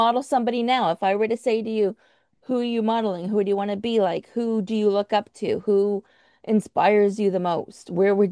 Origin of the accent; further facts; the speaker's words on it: Canada; because I'm Canadian, right?